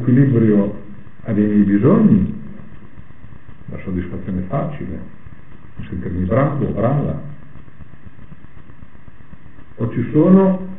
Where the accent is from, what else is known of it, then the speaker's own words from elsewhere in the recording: Emilia-Romagna, Italy; nelle valli da dove vengo io, cioè io ero fuori la pianura, ma le valli subito sopra, sopra Bologna